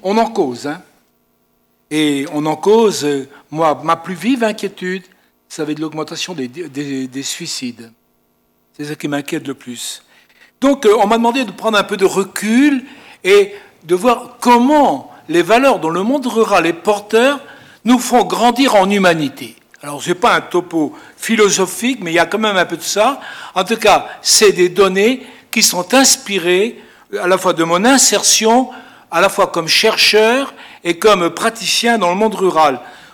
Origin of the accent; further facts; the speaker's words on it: Brittany, France; Moi, je suis de Bretagne.